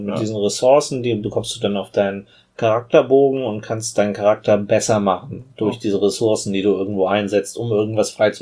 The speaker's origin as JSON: {"language": "German", "country": "Germany", "said": "Wir kommen aus Deutschland. Ja, dann guckt euch mal die Rückseite an, da ist Berlin drauf."}